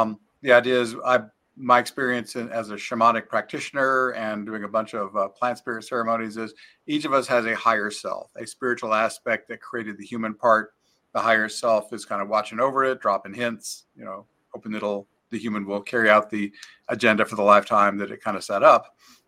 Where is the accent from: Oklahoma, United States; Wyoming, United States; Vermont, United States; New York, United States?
Oklahoma, United States; moved away as an adult; Until I was 41, I was born and raised in Oklahoma here in the United States and had more mainstream jobs.